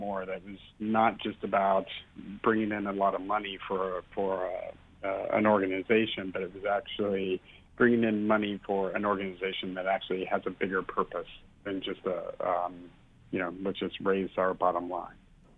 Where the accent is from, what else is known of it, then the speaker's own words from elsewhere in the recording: Brownsburg, Indiana, United States; now in San Francisco, United States; Well, first off, I grew up in Indiana. Grew up right outside Indianapolis, in a small, at the time, it was more of a farm town, Brownsburg, but lately I think it's more of a suburb of Indianapolis.